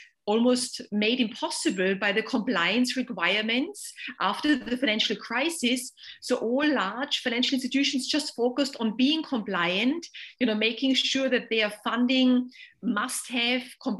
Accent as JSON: {"language": "English", "country": "Austria", "moved": "as an adult", "lives_now": "London, United Kingdom", "said": "And I am originally from Austria, so I came to London, you know, more than 20 years to work in the financial services sector."}